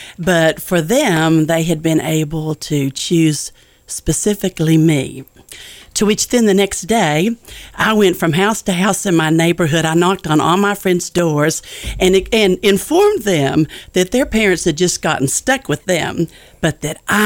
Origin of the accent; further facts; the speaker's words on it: Denison, Texas, United States; And I grew up in Denison, Texas, which is right at the Red River border, right at the border up there of North Texas, about 75 miles north of Dallas.